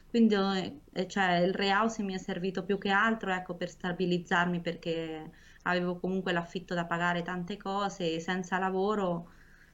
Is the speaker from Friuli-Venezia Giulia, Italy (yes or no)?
no; Perugia, Umbria, Italy; io sono straniera, sono cresciuta qua a Perugia insieme alla mia famiglia